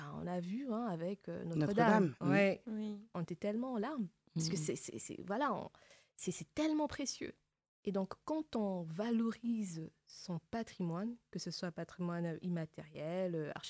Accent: England, United Kingdom; now in Paris, France; mes parents sont des origines de la République démocratique du Congo, mais voilà, on a grandi en Angleterre. Et ensuite, moi, je suis venue m'installer en France sur Paris pour des raisons de travail

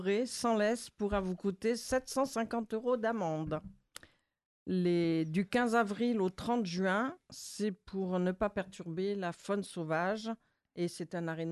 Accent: Nouvelle-Aquitaine, France; il y avait des jeunes Parisiens qui descendaient chez moi en Corrèze

